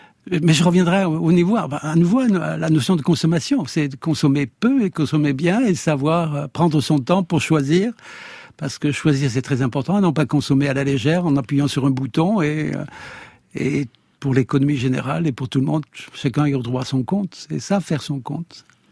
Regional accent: Grasse, Provence-Alpes-Côte d'Azur, France; born there; Je suis né à Grasse, mais ça, c'est pas un choix.

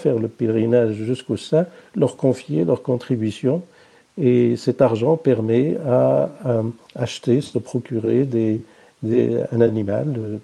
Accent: Marrakesh, Marrakesh-Safi, Morocco; Moi, je suis né à Marrakech au milieu du siècle dernier

